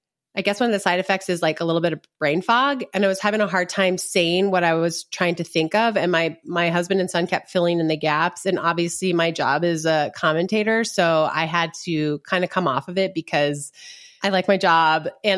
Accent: Minnesota, United States; I'm from Minnesota

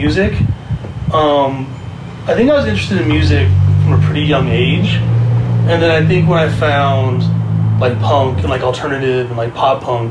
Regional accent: Huntington Beach, California, United States; It was great. It was like very chill. I think I was saying earlier, there wasn't much to do, so I always found myself like making art or having a lot of time to make music or, you know, go on tour. Those are definitely the luxuries of living in the suburbs

